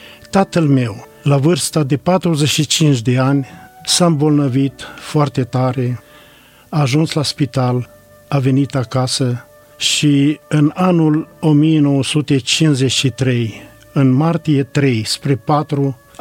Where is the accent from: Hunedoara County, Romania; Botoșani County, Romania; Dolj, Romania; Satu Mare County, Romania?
Botoșani County, Romania; Ipotești; born there; 1941, pe data de 16 aprilie, m-am născut în Ipotești, în familia … și Veronica, mama.